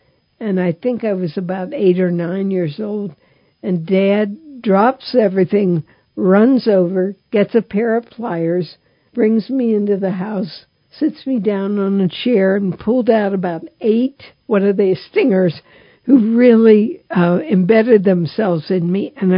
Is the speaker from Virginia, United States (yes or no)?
no; Pennsylvania, United States; I grew up in Pennsylvania, so I heard John Newman because he did so much for Catholic education